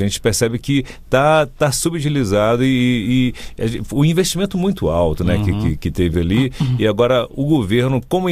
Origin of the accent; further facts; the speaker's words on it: Montes Claros, Minas Gerais, Brazil; na minha infância, quando lá em Barbacena, na verdade Montes Claros, aqui em Minas Gerais